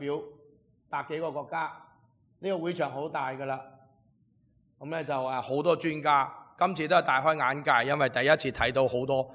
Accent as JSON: {"language": "Cantonese", "country": "Hong Kong", "said": "我都系香港人嚟噶嘛"}